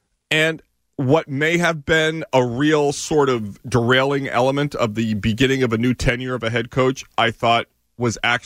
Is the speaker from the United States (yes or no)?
yes; Boston, Massachusetts, United States; so I was reared in the 90s in Boston, Andy. That was my coming of age. I was born in 84